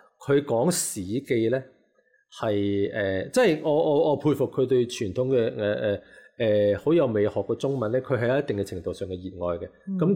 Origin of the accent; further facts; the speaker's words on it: Guangdong, China; 我哋即係廣東人中意食嘢噶嘛